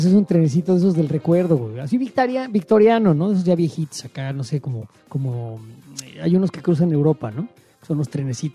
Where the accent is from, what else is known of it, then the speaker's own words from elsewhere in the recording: Mexico; ¿Somos felices los mexicanos en el sexo?